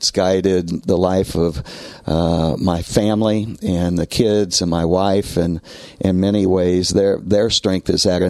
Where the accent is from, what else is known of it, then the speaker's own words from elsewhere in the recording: Yorktown, United States; I'm from Yorktown, and this was a big deal.